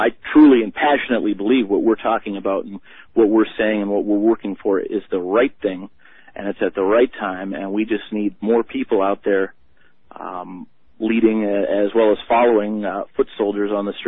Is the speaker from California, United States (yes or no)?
no; Ely, Minnesota, United States; The city I grew up in Ely, has 96% voter turnout in many years.